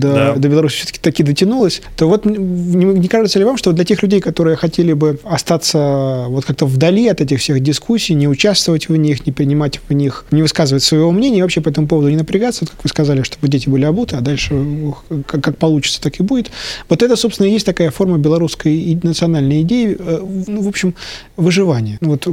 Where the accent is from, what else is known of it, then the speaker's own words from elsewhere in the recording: Ukraine; Знаете, в Украине есть такой, ну, просто детство провел в Украине